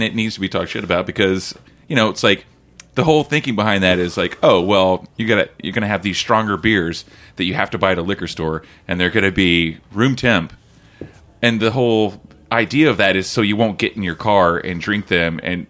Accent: Oklahoma, United States; Because I'm from Oklahoma, yeah, where we have those laws

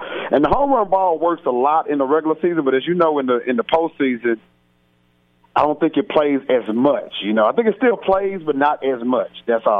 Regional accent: Houston, Texas, United States; Oh man, I'm from Houston, but I love Atlanta

